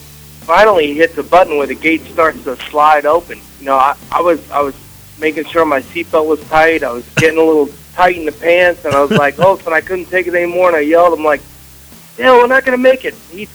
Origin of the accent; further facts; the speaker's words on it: New York, United States; win our first race at Watkins Glen International in my home state of New York